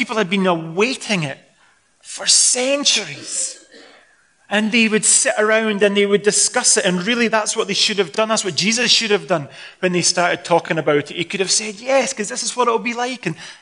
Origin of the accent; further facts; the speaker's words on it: Scotland, United Kingdom; Don't take this the wrong way because I'm Scottish